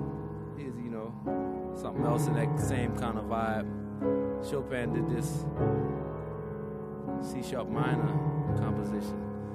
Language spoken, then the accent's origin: English; Kenner, Louisiana, United States; But I'm from New Orleans. Well, I'm from Kenner, actually.